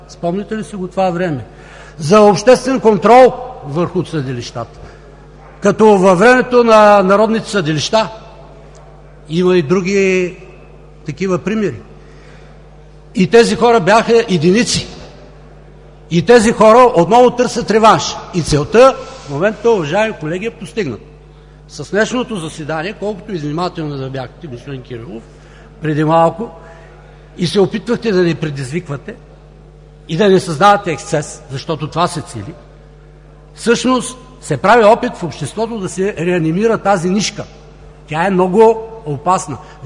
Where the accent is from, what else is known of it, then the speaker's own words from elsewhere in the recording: Plovdiv, Plovdiv Province, Bulgaria; в моя роден град Пловдив се намери един